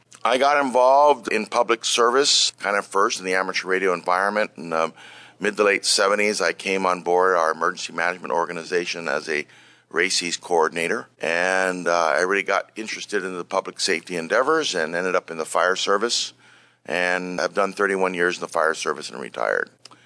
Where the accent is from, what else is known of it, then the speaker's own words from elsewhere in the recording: Hawaii, United States; so that should give you a clue right there where I'm from. Yes, I'm from the Hawaiian Islands. Born and raised there.